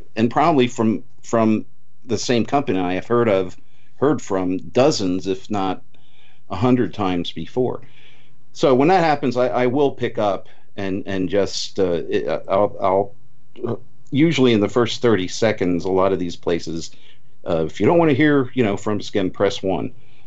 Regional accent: Pennsylvania, United States; Now, in my home state of Pennsylvania

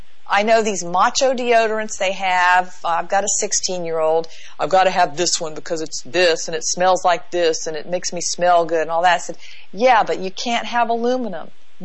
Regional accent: the South, United States; well, I'm from the South

